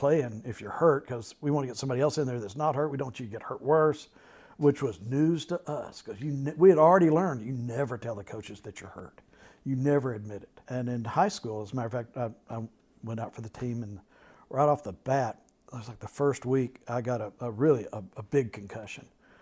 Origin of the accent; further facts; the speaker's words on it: Abilene, Texas, United States; I grew up in Abilene, Texas, which has to be one of the capitals of hypocrisy in the known universe.